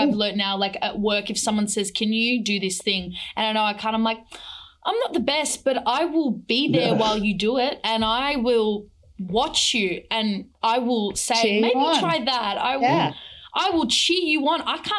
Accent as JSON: {"language": "English", "country": "Australia", "said": "because we're both Aussie, but you're in Sydney."}